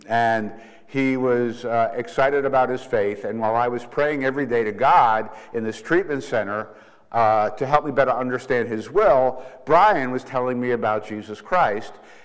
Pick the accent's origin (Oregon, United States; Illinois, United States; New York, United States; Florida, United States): New York, United States; New York City; moved away as an adult; now in Minnesota, United States; I live in Minnesota because I went to drug it out. I'm from New York City, probably have a bit of an accent left.